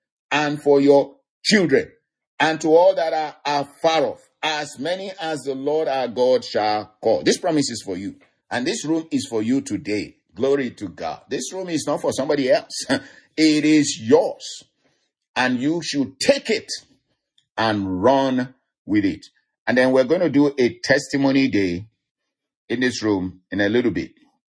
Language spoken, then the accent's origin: English; Nigeria; I'm from Nigeria and we have this Yoruba. I'm from the Yoruba tribe and we have this Yoruba proverb in my natural tongue